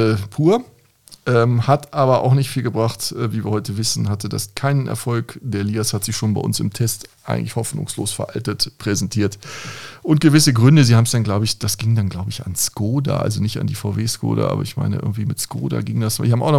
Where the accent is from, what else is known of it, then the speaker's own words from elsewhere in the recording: North Germany, Germany; Bin ja Norddeutscher ursprünglich.